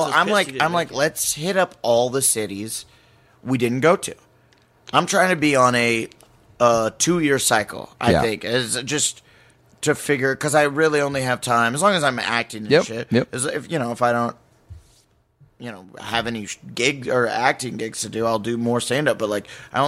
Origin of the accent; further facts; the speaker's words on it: Seattle, Washington, United States; I'm from Seattle. It's beautiful.